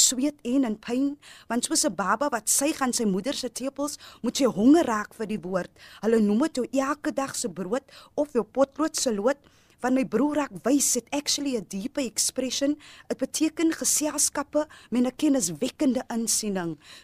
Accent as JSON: {"language": "Afrikaans", "town": "Strand", "region": "Western Cape", "country": "South Africa", "tie": "born or raised there", "said": "Strand sekondêre skool gewees waar ek hoërskool gegaan het. En ek is gebore in die Strand. Ek het groot geraak in die Strand. En ja, daai is my huis."}